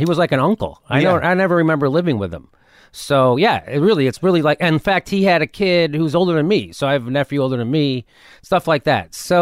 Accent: Chicago, Illinois, United States; now in Los Angeles, United States; Yes, right in the city, right by Midway Airport.

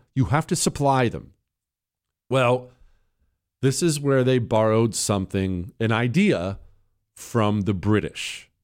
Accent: United States; I'm an American. I don't deal in kilometers.

